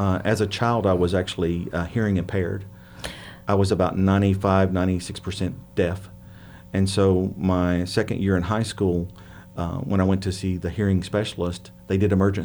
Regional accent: Tennessee, United States; accent: twang; and I'm from Tennessee, so you're going to have some twang

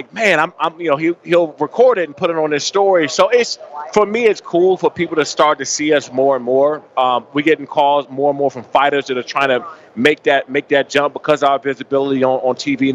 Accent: East Coast, United States; and I'm from the East Coast, so we're not used to seeing, you know.

